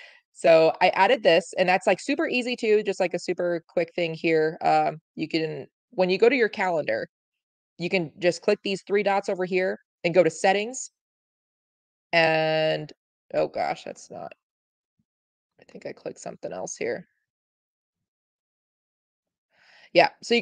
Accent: New York, United States; now in Arizona, United States; I feel like originally I'm from New York, so maybe this is why I feel this way, but I feel like everything revolves around East Coast time always.

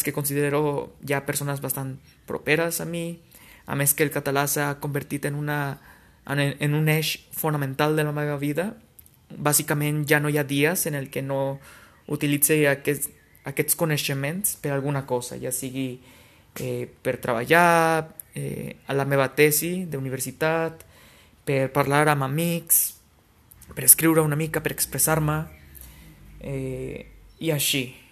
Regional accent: Guadalajara, Jalisco, Mexico; Catalan is a second language; Sóc més aviat mexica, sóc mexicà de la ciutat de Guadalajara, que és la segona ciutat més gran de tot Mèxic. I he estudiat 3 anys català, precisament en aquesta ciutat.

